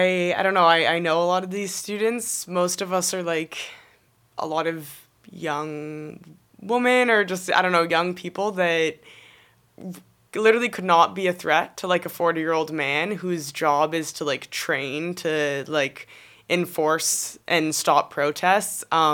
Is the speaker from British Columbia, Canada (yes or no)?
no; Nova Scotia, Canada; I'm from Nova Scotia